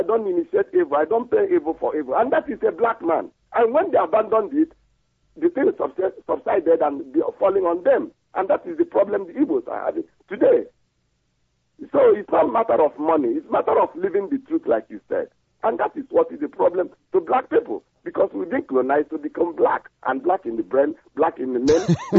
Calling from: Manchester, North West England, United Kingdom; I'm calling from Manchester, my director.

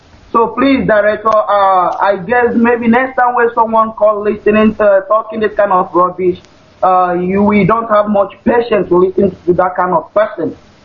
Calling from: Thailand; I'm calling from Thailand.

